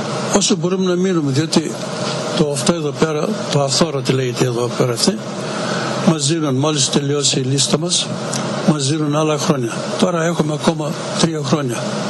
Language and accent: Greek; Greece; now in United States; ερχόμαστε 3 μήνες εδώ, 3 μήνες στο Μασατσούσετ και 6 μήνες στην Ελλάδα, στο χωριό μου.